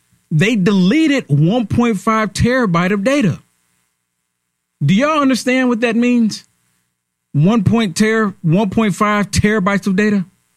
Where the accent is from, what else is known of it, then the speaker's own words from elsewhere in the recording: Illinois, United States; I am from Illinois.